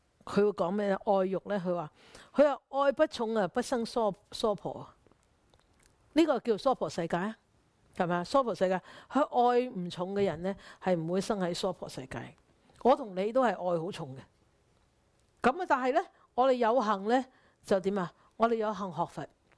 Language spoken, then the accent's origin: Cantonese; China; 就是我們中國人都係好叻嘅